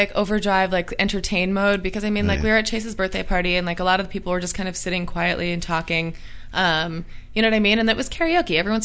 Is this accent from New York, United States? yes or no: yes; New York, United States; Like, growing up in New York